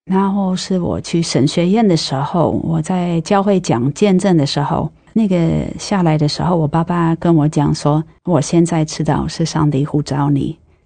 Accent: Netherlands; Chinese is a second language; now in Taiwan; 因为我们荷兰人要工作到67岁哈

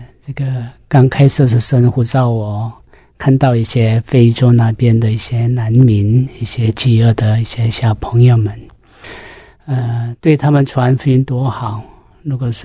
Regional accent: South Korea; Chinese is a second language; 我是在韩国的中南部出生在那里，我们家也是一些佛教的一些家庭，也是一些儒教的一些思想，这样的长大的。

